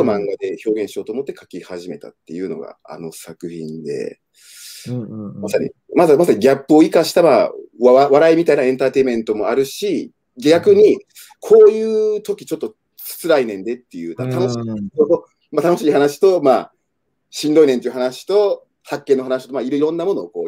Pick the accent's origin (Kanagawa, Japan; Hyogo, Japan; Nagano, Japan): Hyogo, Japan; Himeji; 僕も4歳で一緒にこう兵庫県の姫路市に引っ越して、それ以来はまあ基本的に日本育ち、まあ、関西育ちですね